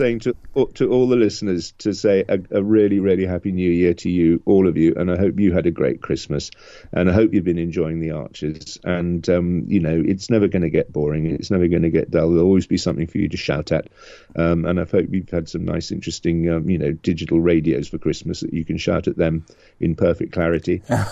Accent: England, United Kingdom; So yeah, we're you know. We're English, you know. I passed the cricket test.

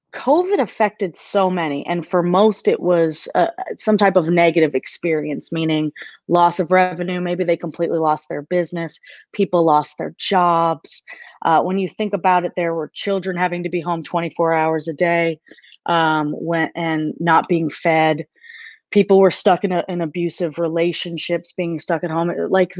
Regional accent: Maine, United States; moved away as an adult; now in Nashville, United States; You know, I grew up in Maine, so I'm from Maine. I'm from, you know, the mountains where there wasn't a lot going on.

